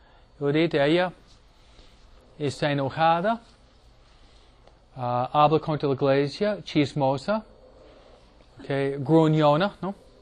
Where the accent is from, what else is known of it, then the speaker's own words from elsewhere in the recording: Detroit, Michigan, United States; born there; Yo nací en Detroit, la ciudad de los autos.